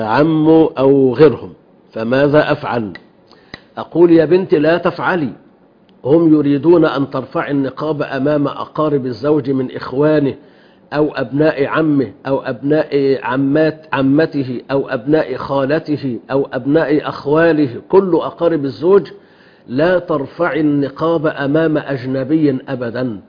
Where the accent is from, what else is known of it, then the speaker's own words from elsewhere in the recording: Egypt; عندنا في مصر